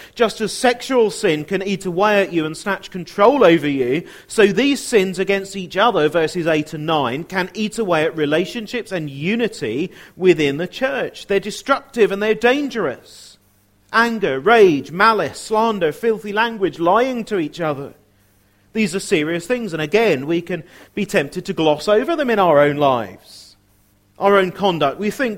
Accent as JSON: {"language": "English", "country": "United Kingdom", "said": "we say, well, we're British. We don't talk about that kind of thing very much."}